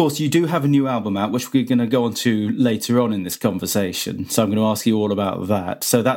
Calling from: Cheltenham, South West England, United Kingdom; I'm calling from Cheltenham.

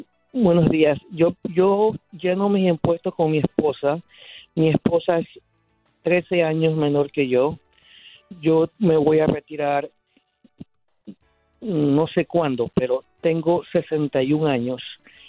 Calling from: New York, United States; Hablo de New York.

